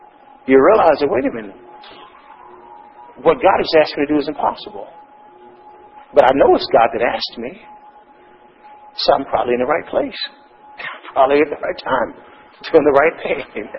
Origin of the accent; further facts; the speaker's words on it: Texas, United States; I can remember as a kid growing up in Texas and seeing these big tall trees have been around for ages and ages and ages.